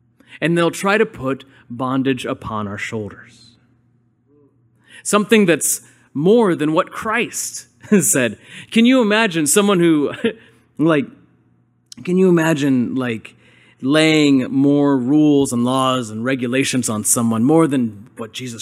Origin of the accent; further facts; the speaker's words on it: Midwest, United States; In fact, I remember growing up, because I grew up in the Midwest, and I grew up accidentally, because my dad was a pastor